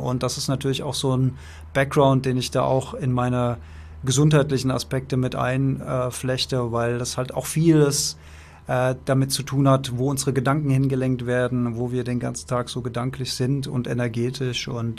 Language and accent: German; Germany; born there; Ich bin als Mann geboren, also ergo eine männliche Rolle. Ich bin in Deutschland geboren, dann irgendwie auch mit diesen westlichen Werten, religiös geprägte Werte, kulturelle Werte, wie wir sie halt hier in unserem Land so haben.